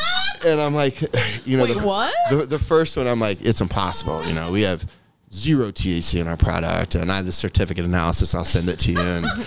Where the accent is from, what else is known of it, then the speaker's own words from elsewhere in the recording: Kansas, United States; you know, Kansas is my home state, and we put together a powerhouse in Kansas.